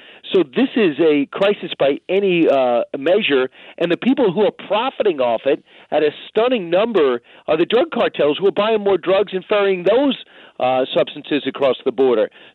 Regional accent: United States; I actually, as just an American, I just want this thing solved.

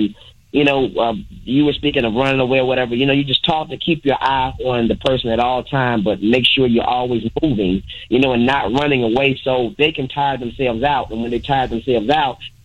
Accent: Tuscaloosa, Alabama, United States; now in Atlanta, United States; I'm from Tuscaloosa, Alabama, but I live in Atlanta now.

